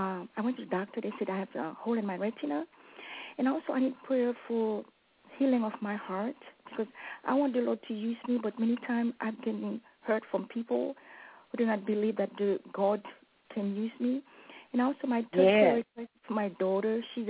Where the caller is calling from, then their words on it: Georgia, United States; I'm calling from Georgia.